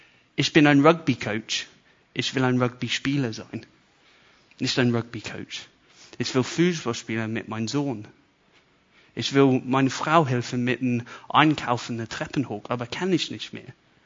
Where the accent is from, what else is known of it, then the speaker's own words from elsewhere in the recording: United Kingdom; German is a second language; jetzt finde ich diesen Teil als Brite, ich bin ganz sarkastisch, weil ich Brite bin, okay?